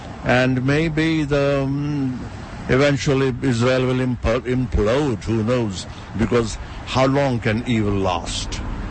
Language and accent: English; India; Well, I'm from India. So it's something that I'm familiar with.